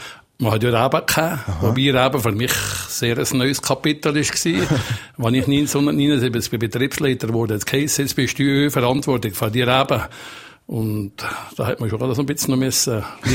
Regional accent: Obergesteln, Valais, Switzerland; Nein, den Bezug zu Obergestler habe ich nie verloren. Wir sagen, schitte noch hier, du bist zu Gummi. Ich habe meinen Dialekt behalten

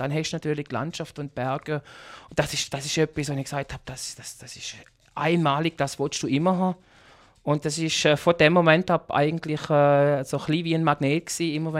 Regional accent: Germany; Ich bin Walliser im Herzen, aber mein Pass, da ist ein grosser Adler drauf, als ich bin ein Deutscher.

